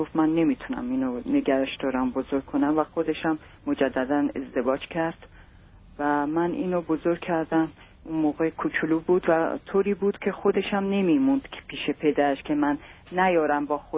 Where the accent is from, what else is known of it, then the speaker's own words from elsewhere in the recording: Iran; moved away as an adult; now in United States; از 7 سالش بود که از ایران خارج شدیم اومدیم به آمریکا. حدود 10 ساله تو آمریکا هستم